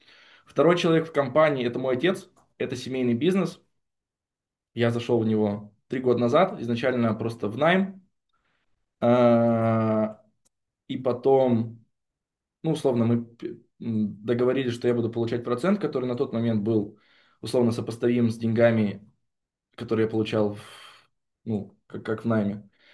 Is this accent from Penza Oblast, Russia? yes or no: no; Novosibirsk, Novosibirsk Oblast, Russia; now in Moscow, Russia; Мне 27 лет, я изначально из Новосибирска, нынче проживаю в Москве, женат, есть сын.